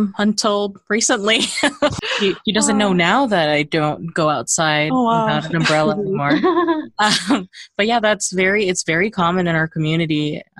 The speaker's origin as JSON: {"language": "English", "country": "Philippines", "tie": "born or raised there", "said": "I'm originally from the Philippines as well. And I had grown up there for most of my childhood."}